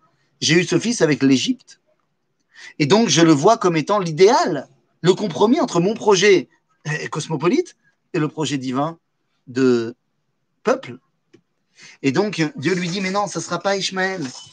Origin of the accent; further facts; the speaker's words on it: France; J'ai grandi en France et j'ai kiffé ma vie en France.